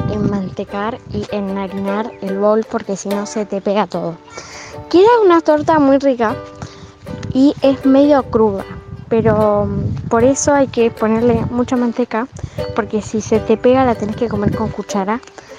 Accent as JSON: {"language": "Spanish", "region": "Santa Fe", "country": "Argentina", "said": "soy de Santa Fe, tengo 11 años."}